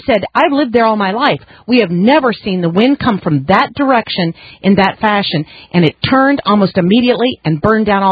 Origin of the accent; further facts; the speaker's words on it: Kansas, United States; That's something I didn't have when I was a child growing up in Kansas.